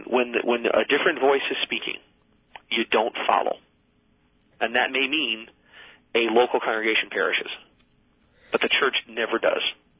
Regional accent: Edwardsville, Illinois, United States; Edwardsville's my hometown.

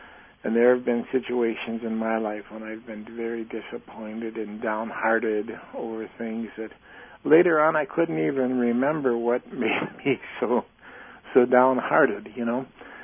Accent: Chicago, Illinois, United States; now in Milwaukee, United States; I grew up in the Chicago area.

